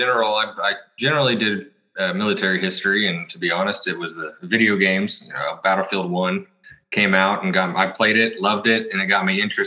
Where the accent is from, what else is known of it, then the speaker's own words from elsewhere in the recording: Oklahoma, United States; And since I'm here, I grew up in Oklahoma.